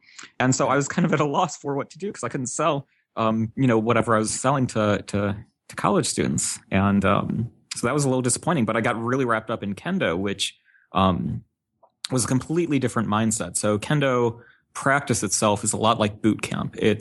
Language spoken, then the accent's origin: English; St. Louis, Missouri, United States; So I grew up in St. Louis, and I pretty much drew a 300-mile radius circle around St. Louis because I wanted some place within driving distance so I could go home.